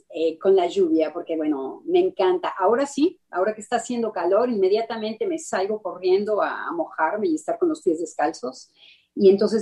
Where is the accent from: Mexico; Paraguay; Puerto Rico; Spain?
Mexico; now in France; Es algo que en mi infancia fue muy importante en México. Yo en cuanto había 2-3 gotitas me salía corriendo. Y aquí en Francia existe una lluvia fría muy horrible de invierno